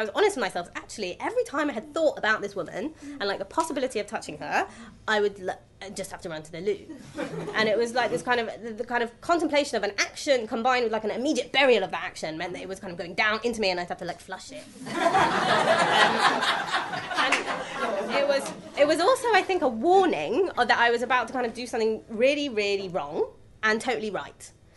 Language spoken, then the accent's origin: English; England, United Kingdom; And my "of course" kind of outed me as English.